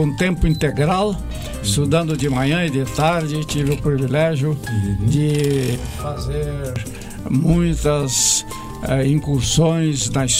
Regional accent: Caçador, Santa Catarina, Brazil; born there; Olha, nasci em Santa Catarina, no oeste de Santa Catarina, na cidade de Caçador, que fica no oeste catarinense.

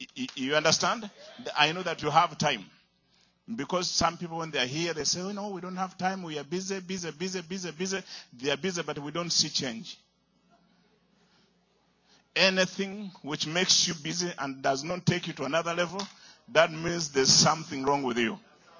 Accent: Uganda; although I'm from Uganda and you are in the other side

